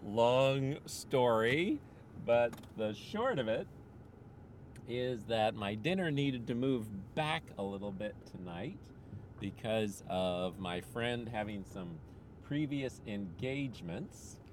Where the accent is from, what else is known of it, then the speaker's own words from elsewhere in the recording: Philippines; moved away; And I grew up in the Philippines, so even the dirt is clean to me here.